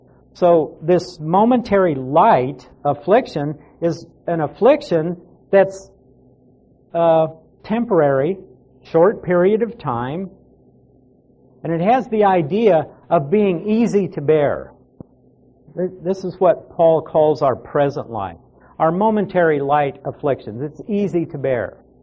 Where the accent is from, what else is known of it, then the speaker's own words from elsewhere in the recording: Lincoln, Nebraska, United States; Most of you know I grew up in Lincoln, Nebraska.